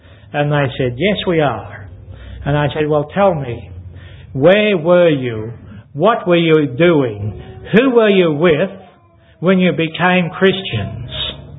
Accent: Ballarat, Victoria, Australia; I was brought up in the Ballarat area where there's lots of gold found.

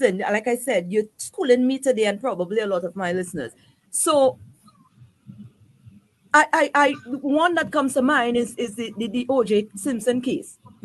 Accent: Grenada; now in Saint Lucia; I mean, I am from Grenada, and I have not been exposed to the way that it's very, very much pronounced here in St. Lucia.

